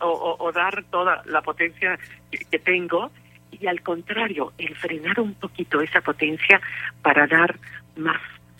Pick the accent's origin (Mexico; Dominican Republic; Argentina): Mexico; Querétaro; now in Italy; aquí en mi Querétaro, que para mí es mi tierra querida, y aún estando viviendo en Italia ya por 20 años